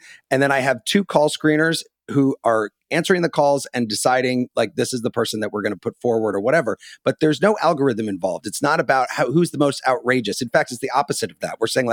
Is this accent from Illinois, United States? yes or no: yes; Illinois, United States; born or raised there